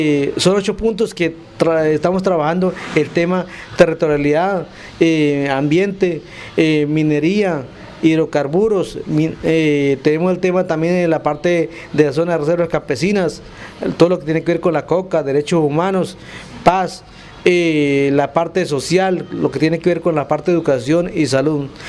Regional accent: Arauca, Colombia; soy de Arauca, Escatidar, miembro de la Cumbre Agraria por parte de la Organización Nacional Indígena de Colombia.

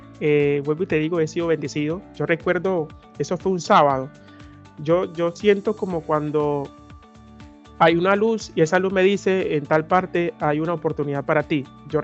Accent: Chocó, Colombia; soy del departamento del Chocó. En este momento resido en su capital, Quibdó

